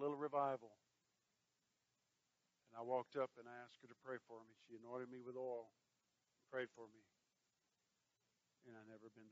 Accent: Kentucky, United States; All right, I'm from Kentucky.

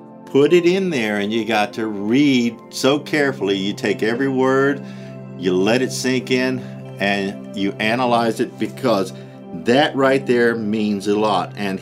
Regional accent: Illinois, United States; So, in my youth, I grew up on farms in Illinois.

